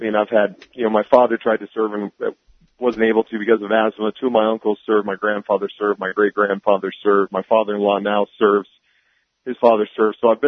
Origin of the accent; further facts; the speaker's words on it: Alaska, United States; Luckily, I was raised in Alaska and know how to do most of those things.